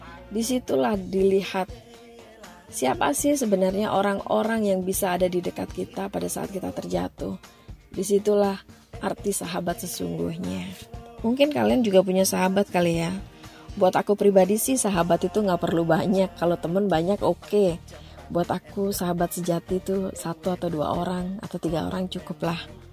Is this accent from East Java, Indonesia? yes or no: yes; Surabaya, East Java, Indonesia; moved away as an adult; now in Jakarta, Indonesia; Aku lahir di Surabaya, tepatnya di Gayungan. Dari kecil hingga SMA, aku di Surabaya. Tapi setelah lulus SMA, aku pindah ke Jakarta.